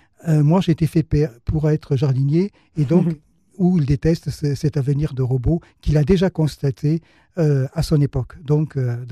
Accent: Toulouse, Occitanie, France; Mais oui, je suis né à Toulouse. J'ai grandi dans le quartier Saint-Michel.

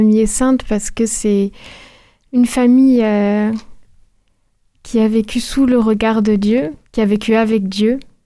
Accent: Martinique, France; Moi, j'ai grandi en Martinique, dans un petit village, donc là-bas, tout le monde allait au catéchisme et c'est quelque chose d'ancré dans la culture du lieu.

